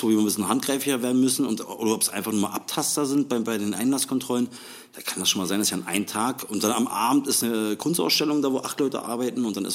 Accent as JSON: {"language": "German", "region": "Berlin", "country": "Germany", "accent": "Berliner Schnauze", "said": "ich bin Berliner Schnauze, ich nusche mir einen Bart rein, ich hab nicht ist die beste Aussprache"}